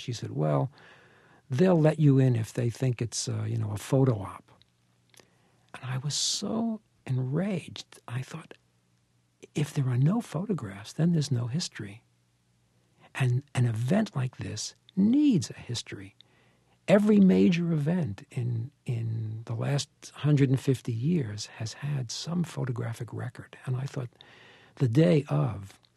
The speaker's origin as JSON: {"language": "English", "town": "New York City", "region": "New York", "country": "United States"}